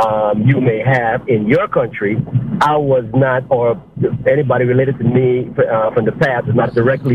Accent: Guyana; now in United States; And I'm actually from Guyana, even though I've lived in this United States for quite a few years.

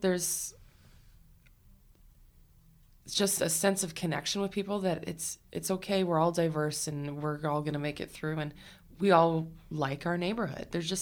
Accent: Oshawa, Ontario, Canada; My background, I grew up in Oshawa, Ontario, which is a hardcore GM town. And a little bit rough. People know it as the Schwa.

